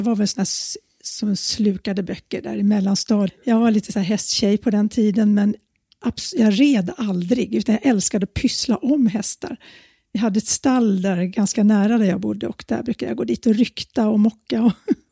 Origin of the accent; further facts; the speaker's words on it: Handen, Stockholm County, Sweden; Jag växte upp ute i Handen, Haninge kommun. Och bodde där till, jag tror det var 1972 flyttade jag in till stan.